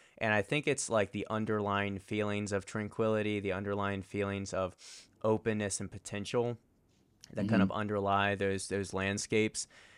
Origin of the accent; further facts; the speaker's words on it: Richmond, Virginia, United States; now in Colorado Springs, United States; So I grew up in Richmond, Virginia, lived there for 20 years before moving out this way.